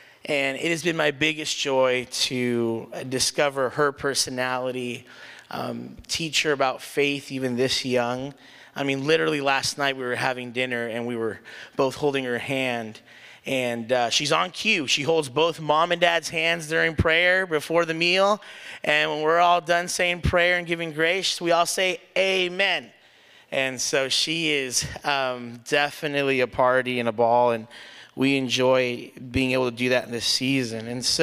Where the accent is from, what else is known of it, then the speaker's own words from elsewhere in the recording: South San Francisco, California, United States; I am a Peninsula native. I live, born and raised in South San Francisco, so technically Northern Peninsula, but we're still in the Peninsula.